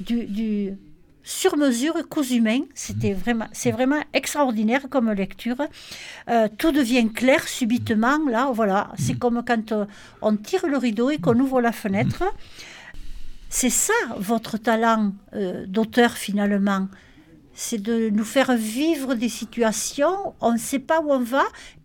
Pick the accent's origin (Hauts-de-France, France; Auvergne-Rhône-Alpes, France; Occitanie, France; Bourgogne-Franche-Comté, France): Occitanie, France; Peut-être parce que je connais aussi le Volvestre, parce que je suis du Volvestre, peut-être ça y joue